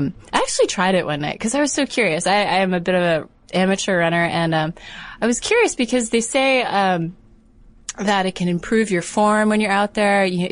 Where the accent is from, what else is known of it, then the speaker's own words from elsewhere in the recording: Connecticut, United States; In Connecticut.